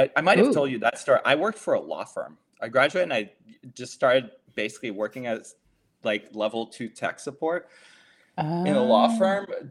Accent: Montreal, Quebec, Canada; I applied because I'm from Montreal.

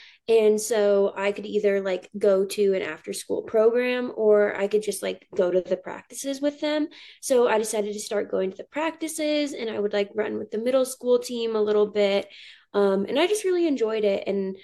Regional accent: Alaska, United States; Yeah. So growing up, like since I had always experienced that, I like didn't really think

